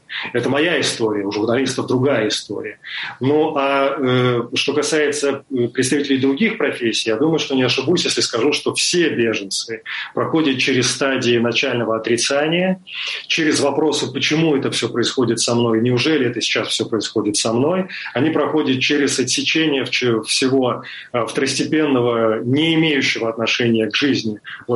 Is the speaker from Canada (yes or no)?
no; Kyiv, Ukraine; moved away as an adult; И Киев для меня был знакомый, более чем знакомый. Это мой второй город, мой родной город.